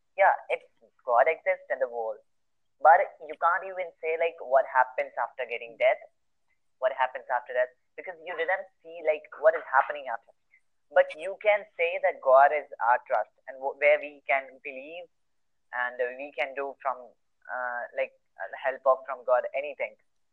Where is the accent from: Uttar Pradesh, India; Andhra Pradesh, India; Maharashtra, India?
Uttar Pradesh, India; Varanasi; English is a second language; So it's very religious, and here is where I live. Like, I'm from Varanasi, and here is, like, everywhere is a temple, God, and, like, people are very religious.